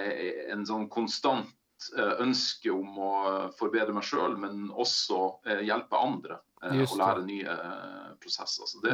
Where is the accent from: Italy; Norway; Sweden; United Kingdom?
Norway; Alta, Finnmark; Jag är från Finnmark, Alta, ett sted långt mot norr. 3 timmars körning från Nordkapp. 43 år gammal